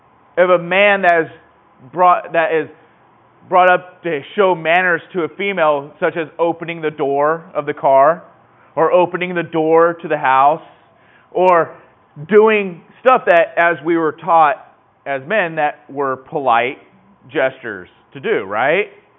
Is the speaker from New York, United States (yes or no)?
no; California, United States; Oh, I'm a Californian. We're so much better than you.